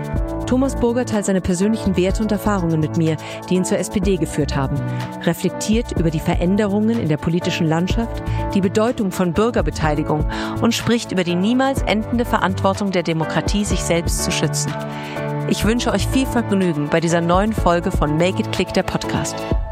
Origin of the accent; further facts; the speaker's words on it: Bavaria, Germany; moved away; der aus meiner alten Heimat kommt, Bayern